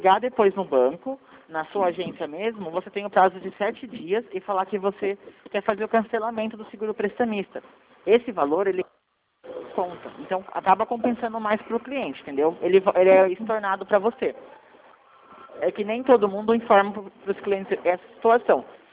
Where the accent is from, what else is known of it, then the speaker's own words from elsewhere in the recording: Piracicaba, São Paulo, Brazil; eu sou de Piracicaba, o escritório aqui é em Piracicaba